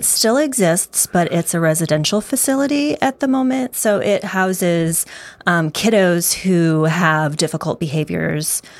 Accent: Illinois, United States; now in Missouri, United States; Right smack in the middle of Illinois.

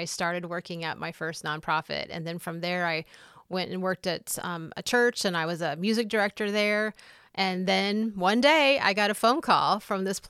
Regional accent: Bethalto, Illinois, United States; I was born and raised in Bethalto. And so I went to school there, graduated from CM, and then went off to SIU Edwardsville.

